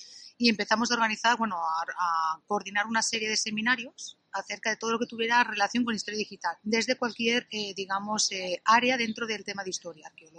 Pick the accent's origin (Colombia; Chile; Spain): Spain; Barcelona, Catalonia; moved away as an adult; yo he sido siempre becaria predoctoral de la Generalitat de Cataluña, yo soy de Barcelona